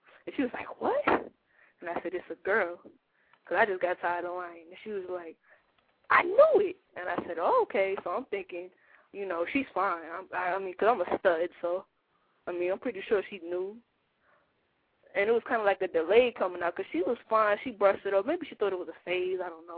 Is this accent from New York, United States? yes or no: yes; New York, United States; also born or lived in South Carolina; I legally couldn't get a job in the state of South Carolina because we're from New York. If we had been in New York, it would have been different.